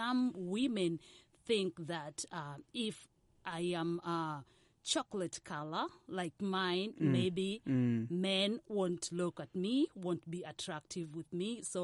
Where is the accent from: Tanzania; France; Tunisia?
Tanzania; my home country, Tanzania.